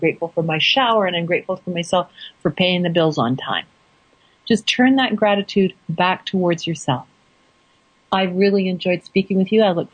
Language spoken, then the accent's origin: English; Canada; I know many people that are listening are from places other than Canada, but I'm Canadian, eh?